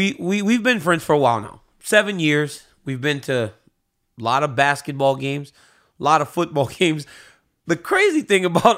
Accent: Louisiana, United States; You know, I'm from Louisiana, right. So it's a Cajun thing. Roux is a... It's like a base for making gumbo in all the stuff we make down there.

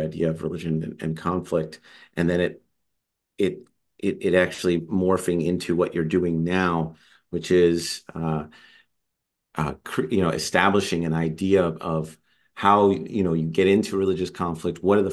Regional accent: Poughkeepsie, New York, United States; I'm from Poughkeepsie, so it's really kind of funny, yeah.

